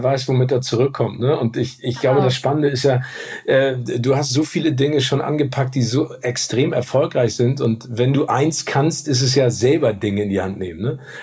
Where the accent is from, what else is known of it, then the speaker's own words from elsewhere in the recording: Phoenix, Arizona, United States; Ich bin ja in Amerika aufgewachsen und da sitze ich in meiner Windel oben auf dem Dach in Phoenix im Autokino.